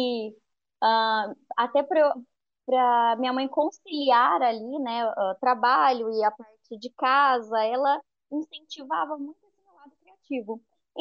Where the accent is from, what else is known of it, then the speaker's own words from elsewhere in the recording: Campinas, São Paulo, Brazil; eu sou natural de Campinas, eu sou casada, sou cristã